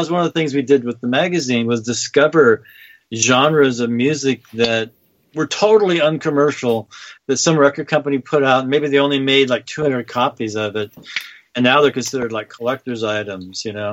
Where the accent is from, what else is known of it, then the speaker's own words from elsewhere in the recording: Seattle, Washington, United States; moved away as an adult; now in Los Angeles, United States; I moved to L.A. when I was about 20. And I'm from Seattle, and they really didn't have a lot of used record stores in those days.